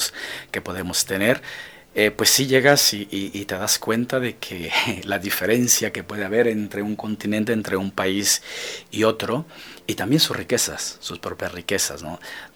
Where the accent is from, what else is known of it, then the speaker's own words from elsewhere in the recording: Mexico; also born or lived in Mozambique; como mexicano, como misionero de África, como persona, bueno, como alguien que ha tenido una experiencia de misión de 12 años en el Mozambique